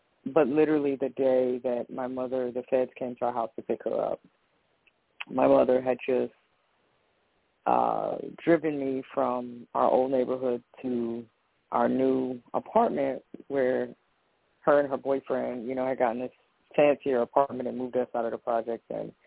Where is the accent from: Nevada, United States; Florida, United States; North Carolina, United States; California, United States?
North Carolina, United States; Winston-Salem; born there; I was born in Winston-Salem, North Carolina.